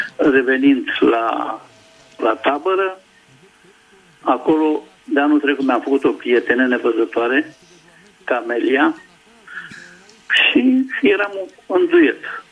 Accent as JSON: {"language": "Romanian", "region": "Bucharest", "country": "Romania", "said": "și sunt din București."}